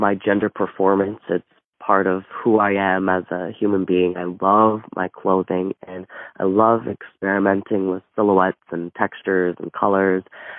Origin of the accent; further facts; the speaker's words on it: Twin Cities, Minnesota, United States; I'm from Minnesota, Twin Cities